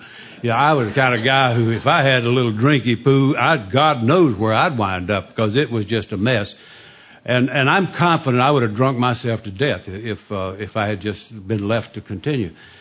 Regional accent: Mayberry, North Carolina, United States; I grew up in Mayberry, North Carolina. I mean, man, we didn't even have a town drunk.

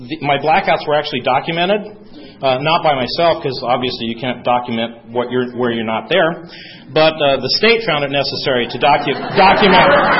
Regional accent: San Diego, California, United States; born there; I was born here in San Diego. My dad was a career military man

